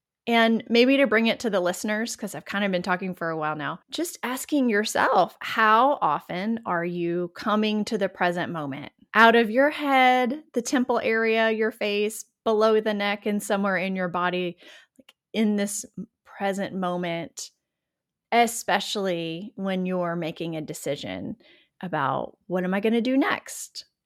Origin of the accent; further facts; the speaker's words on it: the South, United States; I'm from the Southern United States. I call myself a recovering Southern Belle.